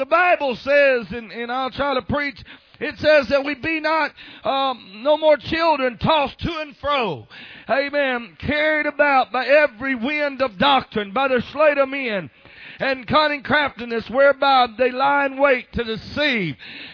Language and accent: English; Pascagoula, Mississippi, United States; So I tell folks I was from Pascagoula, Mississippi, which is a city, and I pastored in the country, and I tell folks I'm a country city slicker.